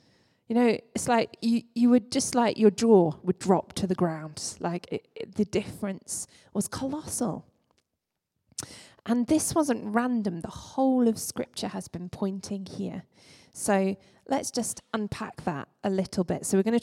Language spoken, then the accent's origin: English; Scotland, United Kingdom; It's a good job we're all Scottish and we can do the at the end.